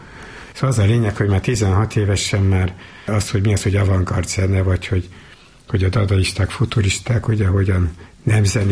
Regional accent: Tahitótfalu, Pest, Hungary; Utána decemberben kiállítottam Tahitót faluban. A szülőfalumban.

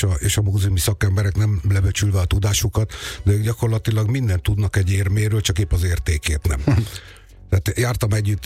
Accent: Dombóvár, Tolna, Hungary; én Dombaváron nőttem föl

